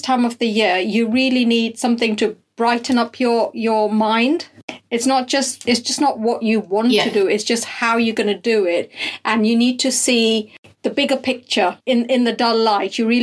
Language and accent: English; Zambia; So my background is I'm born and brought up in Zambia, and my mum had a beautiful veg garden there. They've now moved to India